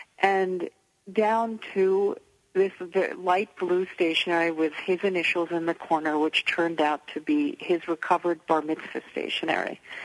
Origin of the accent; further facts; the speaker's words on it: Manhattan, New York, United States; Well, I grew up in Manhattan.